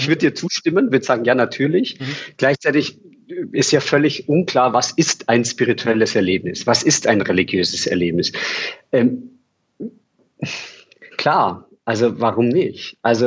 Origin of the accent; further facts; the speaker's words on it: Vienna, Austria; Ich bin in Wien groß geworden